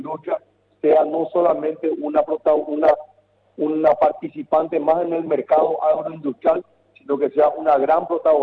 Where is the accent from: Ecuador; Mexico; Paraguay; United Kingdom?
Paraguay; me siento orgulloso, me siento agradecido como paraguayo